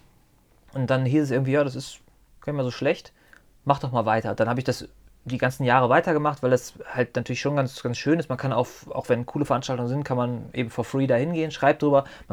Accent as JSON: {"language": "German", "town": "Solingen", "region": "North Rhine-Westphalia", "country": "Germany", "tie": "born or raised there", "said": "zur Musikgeschichte von meiner Heimatstadt, von Solingen, zu forschen."}